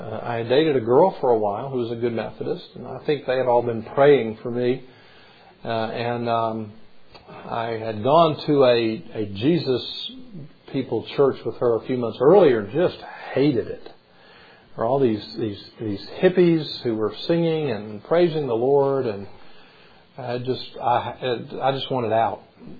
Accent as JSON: {"language": "English", "town": "Memphis", "region": "Tennessee", "country": "United States", "tie": "born or raised there", "said": "But growing up in Memphis, I'm sorry, we hate all things orange."}